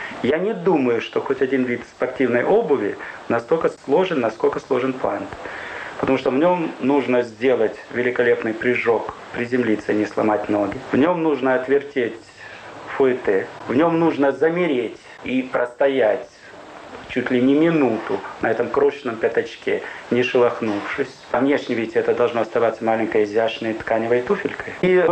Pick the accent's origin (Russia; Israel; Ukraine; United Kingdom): Ukraine; Я решаю пойти, поскольку я упрямый украинец, по самому трудному пути организовать свое производство.